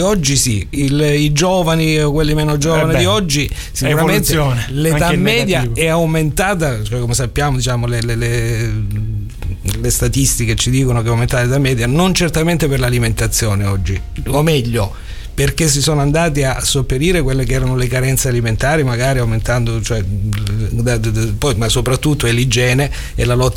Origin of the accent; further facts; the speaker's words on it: Calabria, Italy; Il mio paese di origine calabrese, un paesino di 3.000 abitanti, è diventato famoso ormai in televisione perché praticamente è un paese di centenari.